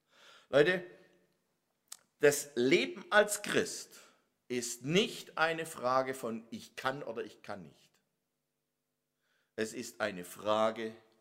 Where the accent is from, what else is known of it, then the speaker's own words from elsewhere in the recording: Baden-Württemberg, Germany; Ich lebe mit meiner Frau in einem kleinen Ort am Rande vom Nordschwarzwald. Und als ich noch ein Stöpke war, ich bin in dem Ort aufgewachsen, da lebten wir am Rande des Ortes.